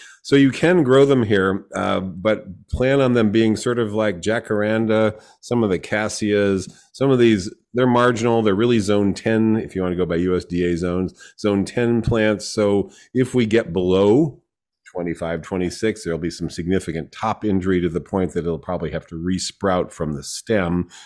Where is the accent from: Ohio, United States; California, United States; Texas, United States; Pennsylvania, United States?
California, United States; San Diego; Growing up in San Diego, my mother was a hummingbird fanatic, and she would hang three or four hummingbird feeders out on the patio